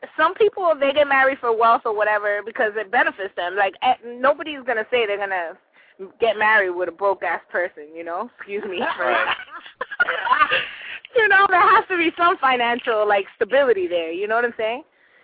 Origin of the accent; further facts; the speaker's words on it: New Jersey, United States; now in Nashville, United States; Well, I'm from Jersey originally, but I just moved out to Nashville, Tennessee.